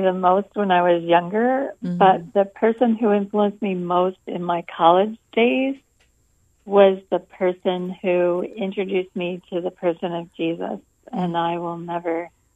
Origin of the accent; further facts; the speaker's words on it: Hanover, Pennsylvania, United States; I grew up in Hanover, Pennsylvania. And it's rolling farmland, a rural area.